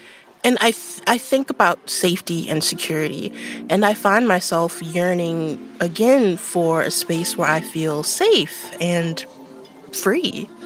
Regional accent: Baltimore, Maryland, United States; Well, I'm from Baltimore, which already feels like a Black utopia.

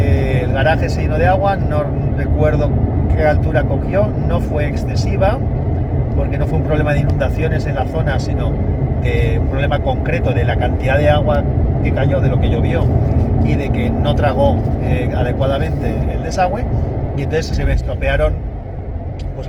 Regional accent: Valencian Community, Spain; Si sigues este programa desde hace tiempo, sabrás que yo soy valenciano.

